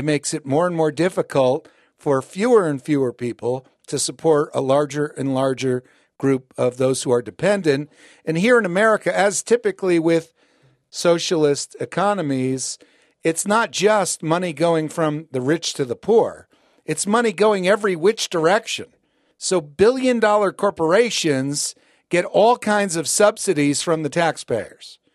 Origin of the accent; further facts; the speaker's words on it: New Jersey, United States; also born or lived in New York City; I grew up in New Jersey, New York City, an Italian family.